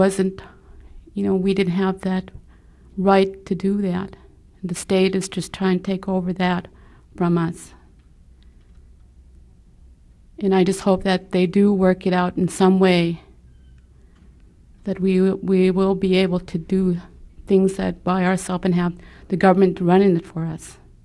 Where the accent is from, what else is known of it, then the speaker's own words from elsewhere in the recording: Minto, Alaska, United States; now in Fairbanks, United States; I'm originally from Minto, but I stay in Fairbanks.